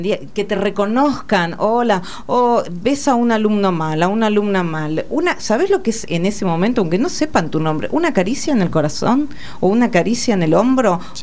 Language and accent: Spanish; Carlos Casares, Buenos Aires Province, Argentina; now in Buenos Aires, Argentina; Yo, por ejemplo, que me vine de Carlos Casares y dejé, en aquel momento era así, dejé a toda mi familia